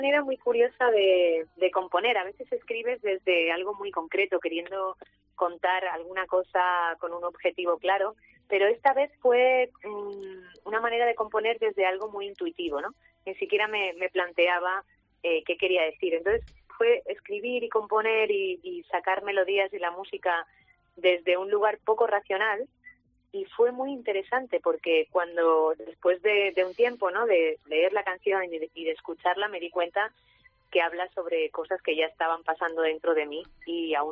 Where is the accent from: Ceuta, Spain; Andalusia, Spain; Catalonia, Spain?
Catalonia, Spain; Tarragona; born there; Bueno, realmente yo nací en Tarragona.